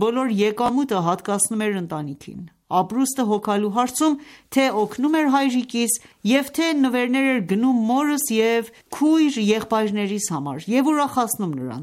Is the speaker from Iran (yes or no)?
yes; Peria, Isfahan, Iran; also born or lived in Tehran; Բոլորս ծնվել ենք Սպահանի Փերիա գավառում, ապրել ենք այնտեղ։ Հեղափոխությունից մի քանի տարի առաջ Թեհրան ենք եկել։